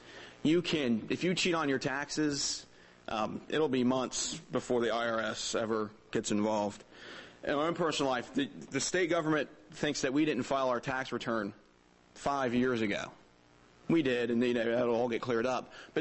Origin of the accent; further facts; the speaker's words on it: Florida, United States; When I grew up in Florida, we had a tangerine tree that was a baby when I was born 27 years ago.